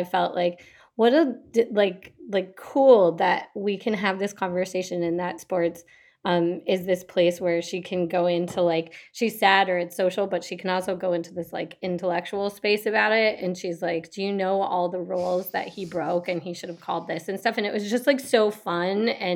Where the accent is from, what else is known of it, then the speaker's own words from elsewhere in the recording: Detroit, Michigan, United States; I'm from Detroit.